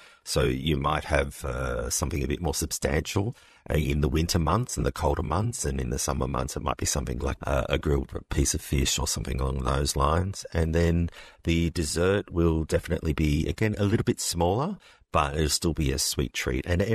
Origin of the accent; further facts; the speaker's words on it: Australia; accent: Australian; I feel very French. Unfortunately, with my Australian accent, sometimes the French don't understand me